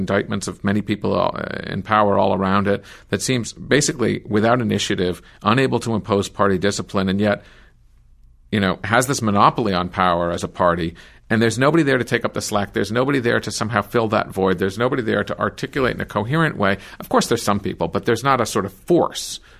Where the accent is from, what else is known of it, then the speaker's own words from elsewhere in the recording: New York, United States; I'm from New York State